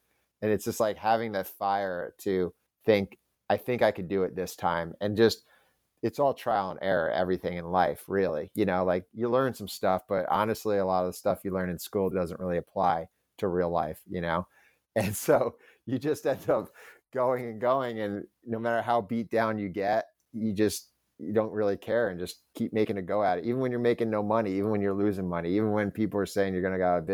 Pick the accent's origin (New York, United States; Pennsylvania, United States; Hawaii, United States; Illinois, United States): New York, United States; Albany; growing up in Albany, we always aspired to go skiing north and in Vermont.